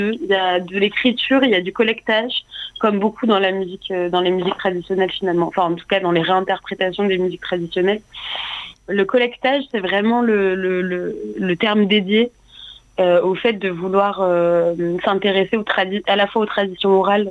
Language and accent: French; Occitanie, France; Après, moi, j'ai grandi en Ariège, donc j'ai appris l'occitan à l'école.